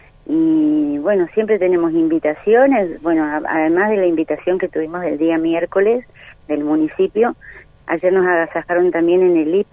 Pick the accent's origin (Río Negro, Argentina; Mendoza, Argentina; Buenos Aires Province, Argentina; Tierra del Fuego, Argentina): Tierra del Fuego, Argentina; Río Grande; No, yo nací en Río Grande. Mis padres vinieron en el año 37 y vivían a media cuadra de Radio Nacional.